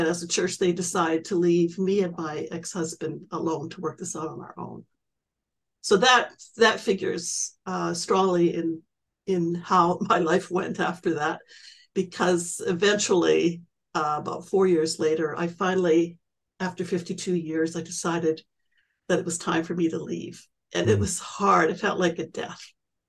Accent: Western Canada, Canada; I grew up in Western Canada, as you know

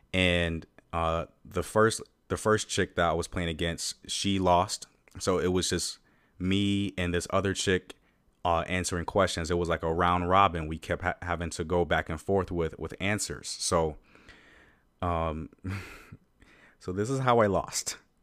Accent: Detroit, Michigan, United States; So I say like, hey, Ellen, I'm from Detroit.

